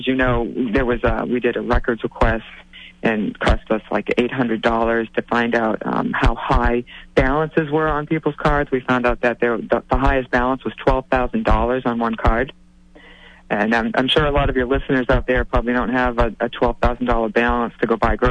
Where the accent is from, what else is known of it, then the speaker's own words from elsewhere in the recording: Taunton, Massachusetts, United States; But, I'm a lifelong Taunton resident. I'm raising my family here. And I really love my hometown.